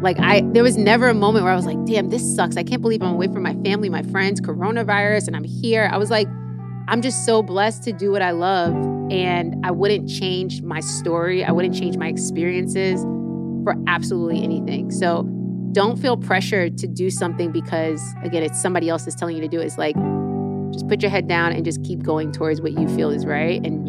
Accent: New York, United States; again, growing up in New York and being so independent, where my mom was so busy that she didn't care what the hell I did as long as I wasn't doing anything illegal.

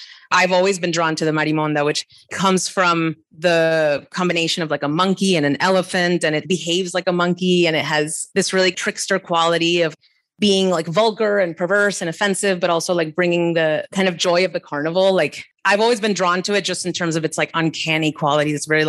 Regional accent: Barranquilla, Atlántico, Colombia; I grew up in Barranquilla in Colombia, which is home to where the Carnival of Colombia happens.

